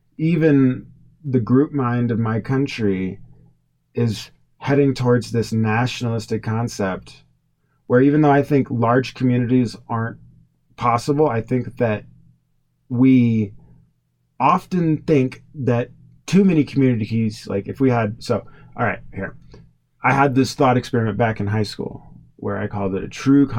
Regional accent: United States; You know, there's places that are a lot harsher than my home country of America.

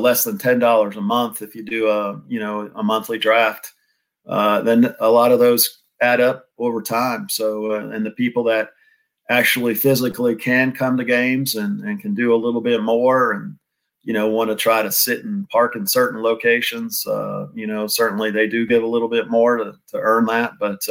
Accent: Tidewater, Virginia, United States; from Tidewater, Virginia, Fayetteville.

